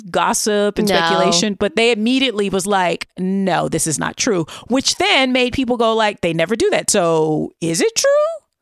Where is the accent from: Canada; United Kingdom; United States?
United Kingdom; even though I'm British, we all know this